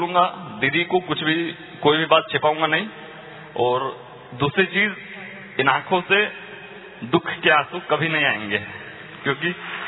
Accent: Kishangarh, Rajasthan, India; और मैं यही राजस्थान से बिलोंग करता हूँ. अजमेर डिस्ट्रिक्ट किशनगढ़ सिटी से आया हूँ.

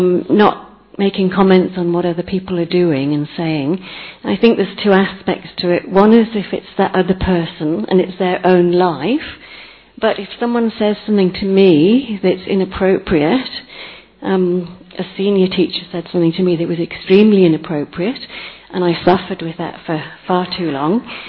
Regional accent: England, United Kingdom; now in Australia; I'm originally from England. I live in Australia.

